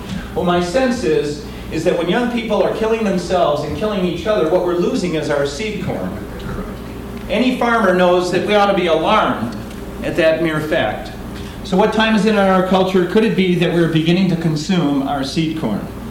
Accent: Iowa, United States; now in Seattle, United States; I came from Iowa, and because of climate and community, I wish we had more time to talk about the second one, there was very little homelessness in the towns we lived in Iowa.

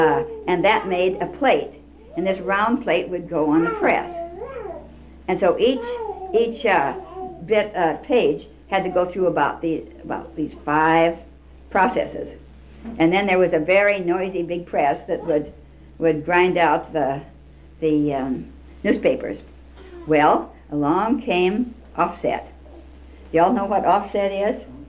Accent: Wenatchee, Washington, United States; born there; I was born down here in Wenatchee.

